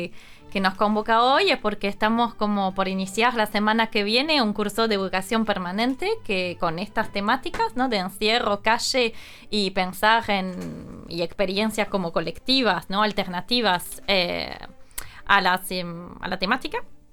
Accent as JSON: {"language": "Spanish", "country": "France", "second_language": "Spanish", "lives_now": "Argentina", "said": "hay ningún misterio que con esta R que voy pronunciando, que me sale tan bien. Soy de Francia."}